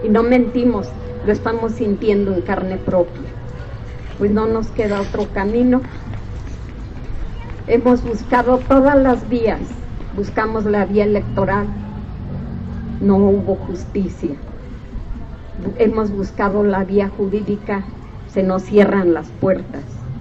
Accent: Mexico; nos rebajarán como mexicanos

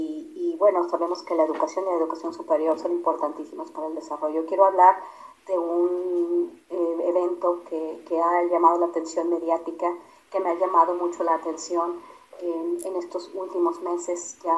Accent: Mexico; now in Washington, United States; Vivo en la ciudad de Washington. Soy mexicana, estudié mi doctorado en la ciudad de Nueva York

